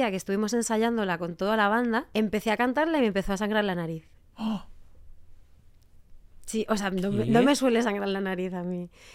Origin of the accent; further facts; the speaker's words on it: Elche de la Sierra, Castilla-La Mancha, Spain; lo han hecho de mi tierra, de Elche de la Sierra